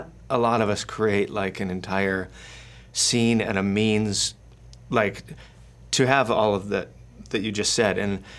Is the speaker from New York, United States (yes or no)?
no; Fullerton, California, United States; I grew up in Fullerton, and it was sort of the first wave of punk rock in my area.